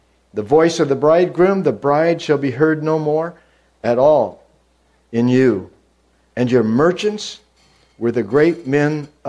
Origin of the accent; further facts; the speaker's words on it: United States; I'm sorry to say that as an American.